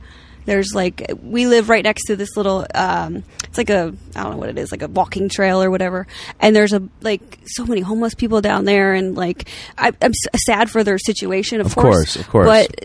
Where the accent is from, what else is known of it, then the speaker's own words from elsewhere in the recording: New Jersey, United States; No. Jersey. I'm from Jersey.